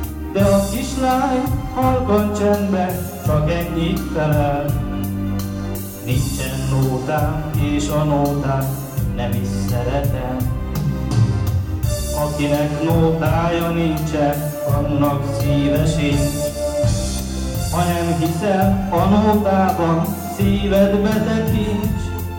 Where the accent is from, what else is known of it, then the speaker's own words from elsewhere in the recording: Budapest, Hungary; Budapestről jöttem.